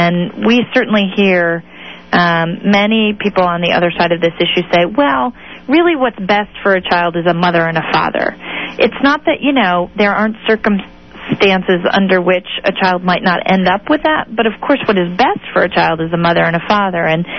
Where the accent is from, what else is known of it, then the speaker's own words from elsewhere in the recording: Massachusetts, United States; As a matter of fact, in Massachusetts, my home state, where my partner and I used to live and where we were able to legally marry